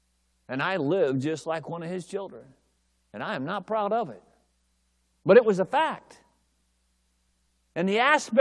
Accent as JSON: {"language": "English", "region": "Tennessee", "country": "United States", "said": "I'm from Tennessee, if it's okay."}